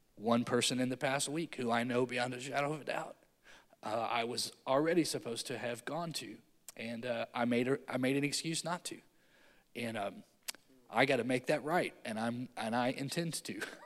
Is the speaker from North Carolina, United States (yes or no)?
no; Festus, Missouri, United States; but I was born and raised in Festus, Missouri. I gave my life to Jesus at Faith Baptist Church.